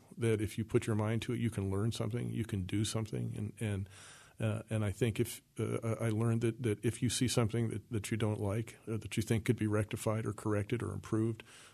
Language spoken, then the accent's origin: English; York County, United States; Well, you know, I'm from York County, and in York County, the first day of deer season is a religious holiday. Actually, all the schools are closed, so I grew up in that environment